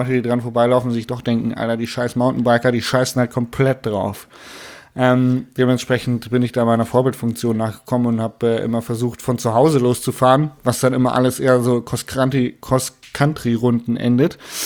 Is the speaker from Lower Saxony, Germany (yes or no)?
no; Munich, Bavaria, Germany